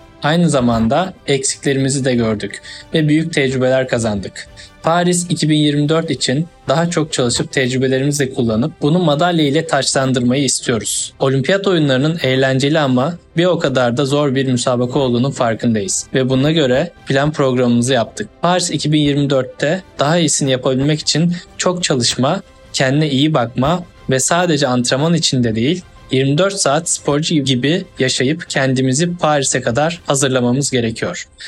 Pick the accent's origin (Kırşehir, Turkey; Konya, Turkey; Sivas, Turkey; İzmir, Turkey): İzmir, Turkey; 7 Ocak 1995 yılında İzmir'de doğdum ve İzmir'de yaşıyorum.